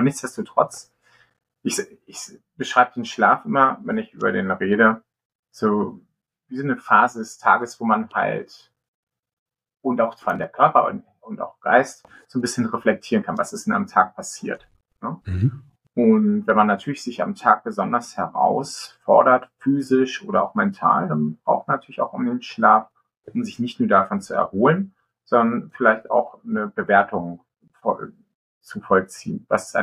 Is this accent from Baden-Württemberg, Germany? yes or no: no; Lübeck, Schleswig-Holstein, Germany; ich komme ja ursprünglich aus Lübeck